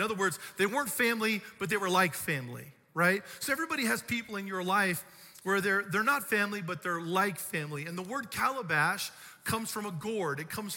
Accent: Hawaii, United States; also born or lived in Oregon; I was born in Hawaii, and I grew up part of my life in Hawaii, and part of it in Oregon.

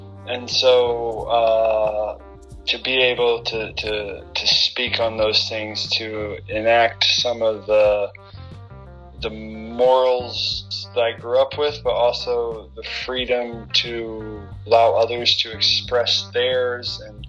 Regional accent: Illinois, United States; I grew up in Illinois, and so like I always wanted to be like I wanted to be president for the longest time.

